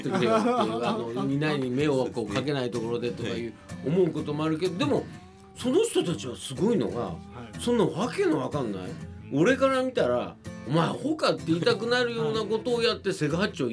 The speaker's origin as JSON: {"language": "Japanese", "region": "Chiba", "country": "Japan", "said": "僕千葉出身なんですけ"}